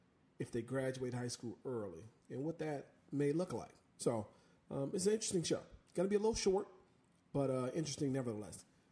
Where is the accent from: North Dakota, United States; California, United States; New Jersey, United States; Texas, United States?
California, United States; Corona; sleeper of the week going back to Corona Roosevelt High School here locally in Southern California, my hometown.